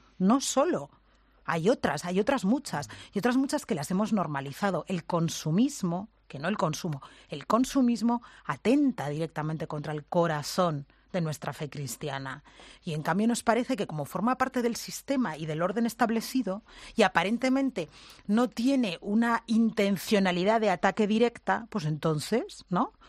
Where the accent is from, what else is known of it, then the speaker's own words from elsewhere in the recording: Catalonia, Spain; lo digo como catalana